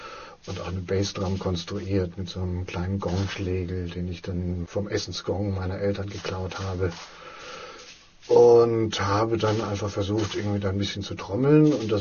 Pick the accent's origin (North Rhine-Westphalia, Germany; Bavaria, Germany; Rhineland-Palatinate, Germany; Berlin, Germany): Bavaria, Germany; Coburg; in meiner Heimatstadt Coburg da ein bisschen was aufzuziehen